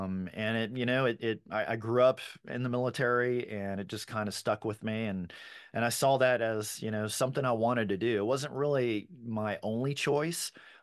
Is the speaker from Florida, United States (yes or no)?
yes; Florida, United States; I always remember having a big garden growing up in Florida in the backyard.